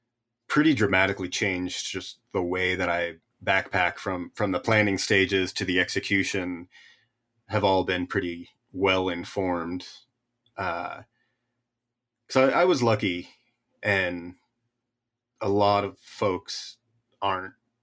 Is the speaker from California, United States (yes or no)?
yes; California, United States; I grew up in the Sierras, essentially.